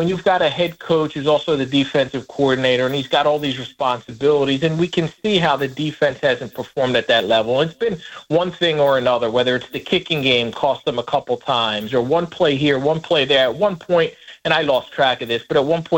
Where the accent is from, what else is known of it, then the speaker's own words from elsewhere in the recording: Philadelphia, Pennsylvania, United States; You know, I grew up in South Philly, and I know a little bit of what that can look like and what the life is and the lifestyle.